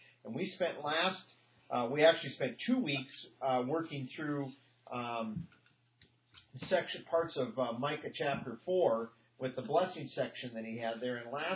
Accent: Royal City, Washington, United States; You go to the Tri-Cities, where are you from? Royal City. Where's that? You know, they don't know where Royal City is at the Tri-Cities.

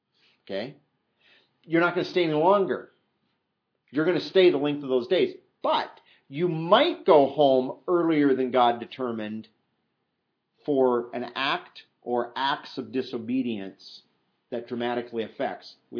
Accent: Iowa, United States; And see, I didn't have this problem growing up in Iowa, because out there the soil is so heavy and so thick

